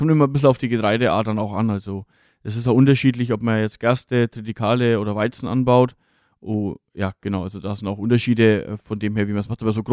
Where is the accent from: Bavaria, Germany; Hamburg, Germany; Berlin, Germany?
Bavaria, Germany; Wobei dieses Dreschen vom Mais und dieser Hochschnitt bei uns jetzt hier nicht so viel Rolle spielt, bei uns in Franken.